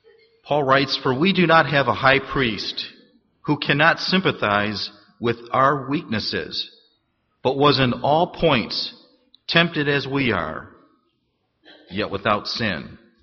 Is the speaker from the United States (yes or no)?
yes; Michigan, United States; I guess growing up in Michigan, football was big, unlike basketball is here.